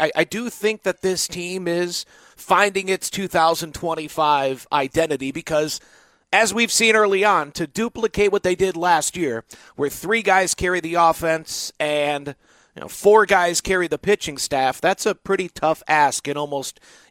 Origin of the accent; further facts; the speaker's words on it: Michigan, United States; And the team I followed growing up in Michigan, the Tigers sucked